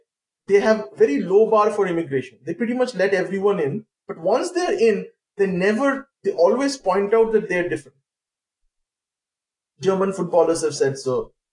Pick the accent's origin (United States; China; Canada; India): India; English is a second language; I'm an Indian citizen, but I stay here.